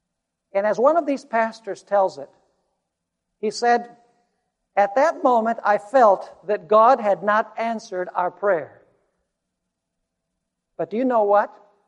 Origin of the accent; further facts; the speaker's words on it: Venezuela; also born or lived in Colombia; now in United States; I grew up in Venezuela, studied all my primary education there in Spanish, and then came back to the U.S., then went back and lived in Colombia for several years as a worker, and then I came back to the United States.